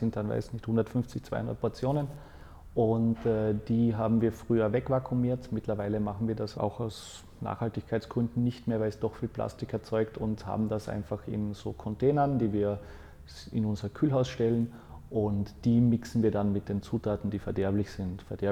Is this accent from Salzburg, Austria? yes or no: no; Carinthia, Austria; ich bin in einer Tourismusregion aufgewachsen, das ist der Weißensee. Der ist in Kärnten, das ist das südlichste Bundesland von Österreich, hat schon einen starken italienischen Einfluss. Also wir haben immer adriatisches Klima dort und wir haben halt da verschiedene Seen.